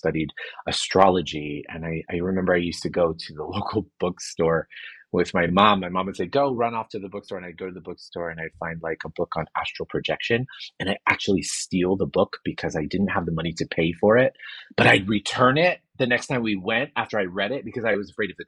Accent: the South, United States; at least where I grew up in the South

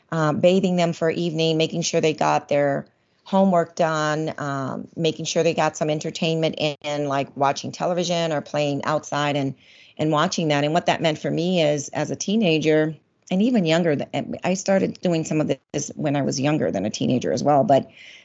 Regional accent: the South, United States; we grew up in the South

